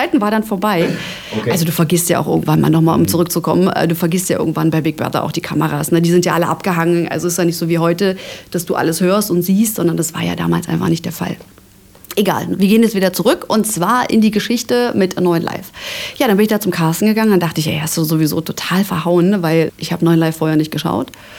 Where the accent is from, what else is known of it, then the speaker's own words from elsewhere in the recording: Saxony, Germany; es wird immer meine Heimat bleiben. Ich fühle mich pudelwohl. Wir haben Wald, wir haben, Entschuldigung, wer ist denn bitte groß geworden mit, ich glaube, 4 oder 5 Seen? Wir sind da mit Rollschuhen hingekarrt, ob das jetzt zum Knappensee war, zum Silbersee, Senftenberger See